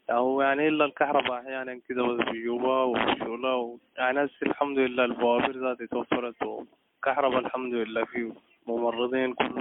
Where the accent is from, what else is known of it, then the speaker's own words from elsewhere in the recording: Nyala, South Darfur, Sudan; born there; من مواليد نيالا